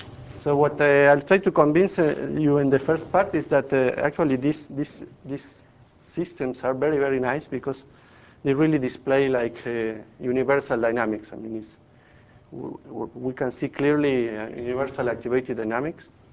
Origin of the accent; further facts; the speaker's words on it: Bariloche, Río Negro, Argentina; English is a second language; I'm from Bariloche, Argentina, in the south.